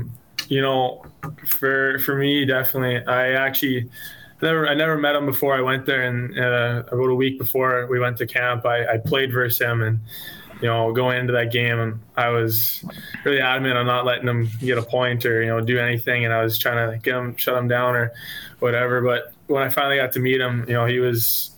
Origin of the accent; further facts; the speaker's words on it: Edmonton, Alberta, Canada; I'm from Edmonton